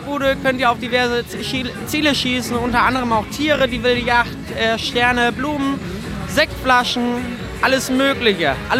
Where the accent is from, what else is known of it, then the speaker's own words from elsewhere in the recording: Hanover, Lower Saxony, Germany; Wir kommen ja aus Hannover, also wir haben eine sehr weite Anreise.